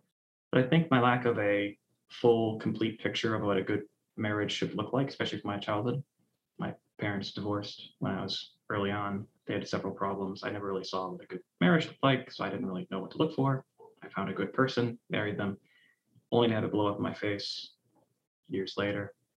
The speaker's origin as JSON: {"language": "English", "town": "Cleveland", "region": "Ohio", "country": "United States", "tie": "born or raised there", "said": "But I grew up in Cleveland, Ohio. Grew up in an area with the usual suburban, lower middle class type, usual to me."}